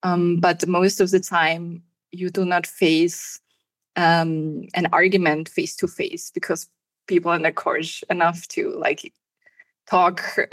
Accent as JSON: {"language": "English", "country": "Austria", "said": "I am from Austria"}